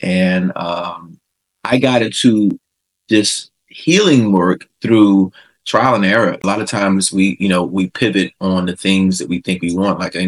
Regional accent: Virginia, United States; I come from I'm from Virginia, so we're deeply rooted in the church with, you know, the Southern Baptist.

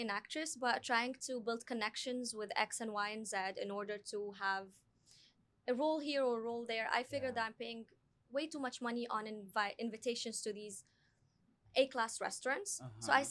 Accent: Lebanon; Originally, I'm from Lebanon. Okay. I was raised in a village.

